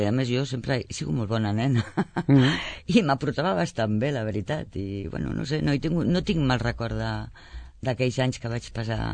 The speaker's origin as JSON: {"language": "Catalan", "town": "Barcelona", "region": "Catalonia", "country": "Spain", "tie": "born or raised there", "lives_now": "Sabadell, Spain", "said": "No sóc de Sabadell, sóc de Barcelona"}